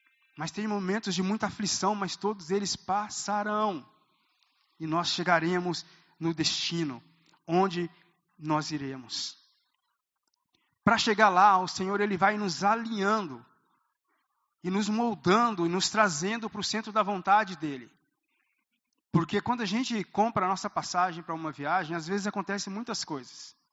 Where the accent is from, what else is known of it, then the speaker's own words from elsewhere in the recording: Ibaiti, Paraná, Brazil; born there; eu ia voltar para a minha terra, onde eu nasci. Ibaiti